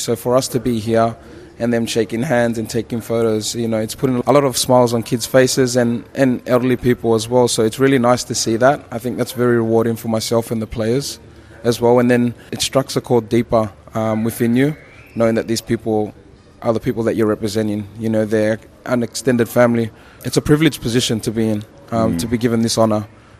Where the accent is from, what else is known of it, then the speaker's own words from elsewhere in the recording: Koro, Eastern Division, Fiji; I'm from Nambuna Koro. It's an island off the mainland, so we're on Viti level at the moment. My island is a 15-hour boat ride from...